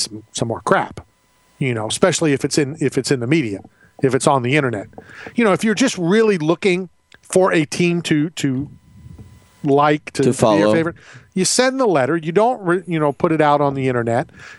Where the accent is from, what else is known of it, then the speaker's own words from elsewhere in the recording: Tampa, Florida, United States; growing up in the Tampa Bay area when I did, you got the Miami Dolphins shoved down your throats.